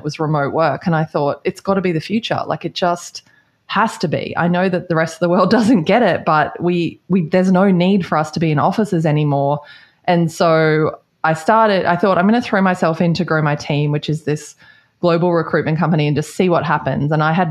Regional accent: Australia; You can probably hear I'm Australian.

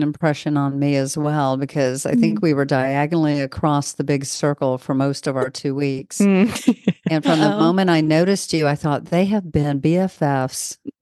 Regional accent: Montgomery, Alabama, United States; born there; also born or lived in Germany / Prattville, United States / Dover, United States; I was born in Montgomery, Alabama.

